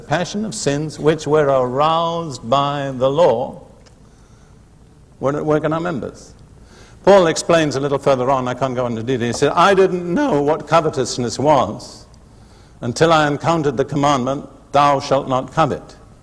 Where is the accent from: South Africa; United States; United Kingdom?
United Kingdom; You see, I grew up in the Anglican Church in Britain, and I thank God for much that's good in the Anglican Church